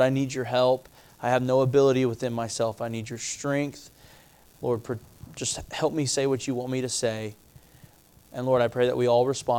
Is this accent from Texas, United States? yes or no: yes; Texas, United States; She's from Washington. I'm from Texas.